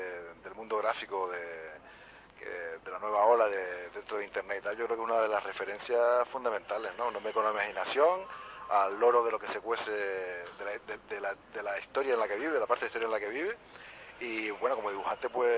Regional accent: Canary Islands, Spain; Dicen que el acento argentino y el canario se parece, pero yo creo que no tanto. Yo soy canario y … de Manga Verde.

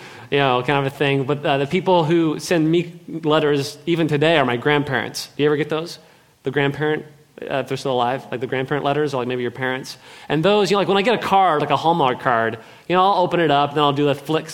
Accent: Kansas City, Missouri, United States; now in Los Angeles, United States; If you're not from L.A., like I'm from Kansas City, anybody from the Midwest, anybody transplants, a few people?

